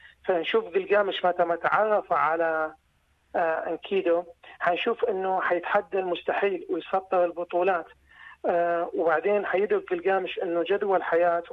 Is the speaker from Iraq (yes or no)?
yes; Iraq; نحن كعراقيين وكشعوب من الشرق الأوسط